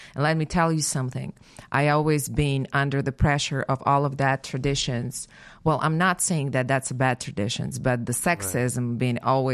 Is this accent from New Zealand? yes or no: no; Ukraine; born there; English is a second language; I was born in the Ukraine.